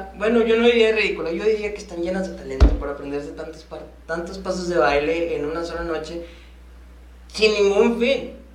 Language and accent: Spanish; Mexico; nosotros sabemos que como mexicanos nos encanta el chisme